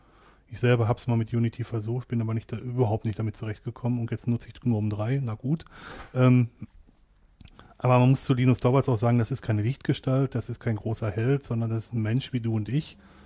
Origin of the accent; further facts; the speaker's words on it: North Rhine-Westphalia, Germany; ich komme aus dem Ruhrgebiet